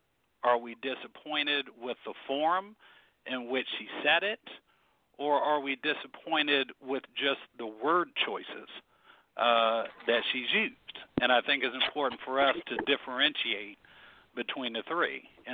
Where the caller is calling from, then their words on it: Columbus, Ohio, United States; I'm calling from Columbus, Ohio.